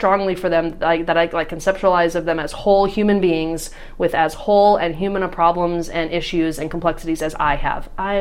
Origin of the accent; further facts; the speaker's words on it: Nebraska, United States; And I'm from the Midwest. I am from a small Nebraska town.